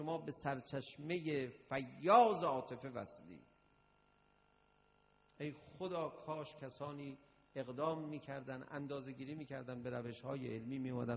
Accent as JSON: {"language": "Persian", "country": "Iran", "said": "حالا ما از ایران اومدیم"}